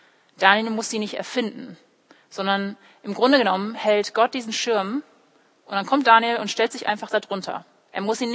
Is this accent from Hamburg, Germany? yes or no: no; Heidelberg, Baden-Württemberg, Germany; first language English; German is a second language; also born or lived in California, United States; ich bin in Heidelberg aufgewachsen. Ich bin sogar hier in die Gemeinde gegangen, in der FEG. Aber Heidelberg ist doch nicht meine Heimat. Ich bin hier doch nicht geboren. Ich bin in Amerika geboren, in Kalifornien. Englisch ist meine Muttersprache